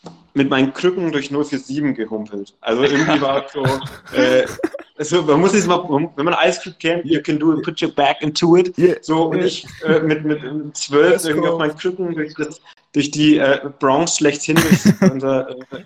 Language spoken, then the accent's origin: German; Bamberg, Bavaria, Germany; Ich komme ja auch aus dem Hain. Ich bin ja Bamberger